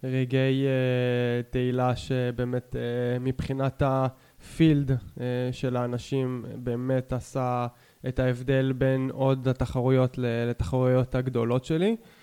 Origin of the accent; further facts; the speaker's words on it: Zikhron Ya'akov, Haifa District, Israel; נולדתי בחיפה. בגיל 4 עברנו לזיכון יעקב, שם בעצם התגוררתי עד לפני חצי שנה.